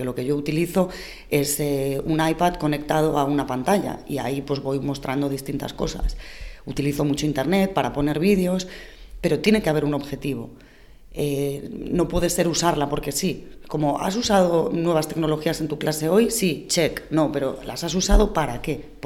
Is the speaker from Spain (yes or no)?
yes; Spain; los profesores y profesoras de inglés somos españoles.